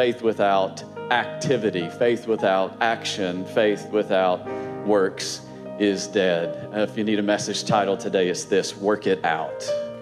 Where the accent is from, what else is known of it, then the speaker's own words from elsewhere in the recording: Virginia, United States; But we are from Virginia.